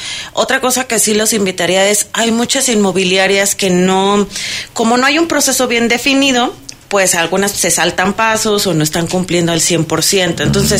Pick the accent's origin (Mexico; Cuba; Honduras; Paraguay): Mexico; no sé si sea como humanos o como mexicanos